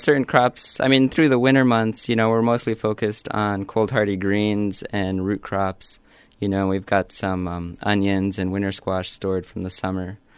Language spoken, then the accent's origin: English; New Mexico, United States; moved away as an adult; Well, we're pretty similar to New Mexico, which is my home state, and one reason why I came here, wasn't ready to go back to New Mexico, but I missed that higher elevation and kind of sunny, arid climate.